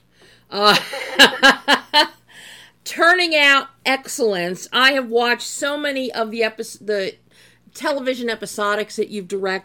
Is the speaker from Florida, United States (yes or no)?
no; Philadelphia, Pennsylvania, United States; I'm from Philly. And okay. Chop, I mean, you do not grow up in Philly in the 50s, 60s, 70s through today and not know about Chop.